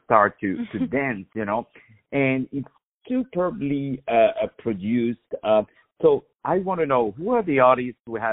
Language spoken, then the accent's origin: English; Paris, Île-de-France, France; now in Long Island, United States; So it's beautiful, from Paris, which is also my hometown, to Long Island.